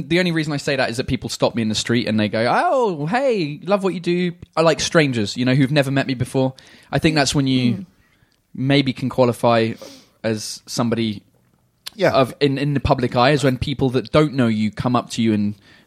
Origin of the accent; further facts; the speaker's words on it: England, United Kingdom; I'm English.